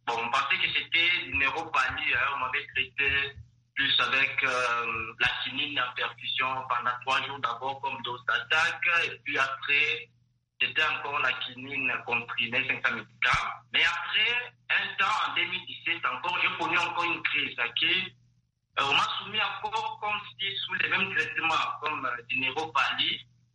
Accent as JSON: {"language": "French", "town": "Lubumbashi", "region": "Haut-Katanga", "country": "DR Congo", "said": "ici chez nous, en RDC, à Lubumbashi"}